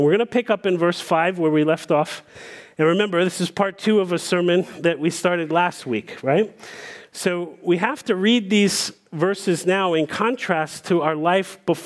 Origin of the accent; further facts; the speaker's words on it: Washington, District of Columbia, United States; So, many of you know that I grew up in Washington, D.C.